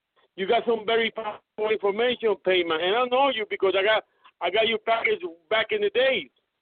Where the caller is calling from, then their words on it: Puerto Rico; I'm calling from Tocon, Puerto Rico.